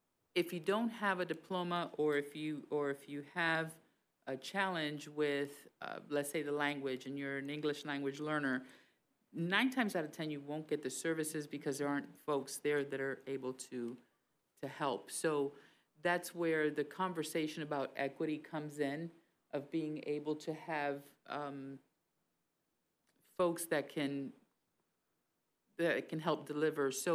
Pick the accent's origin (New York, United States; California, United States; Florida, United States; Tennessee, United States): Florida, United States; Tampa; I'm from Hillsborough County in Tampa, and in our district, we have, in our county, we have co-location services as well.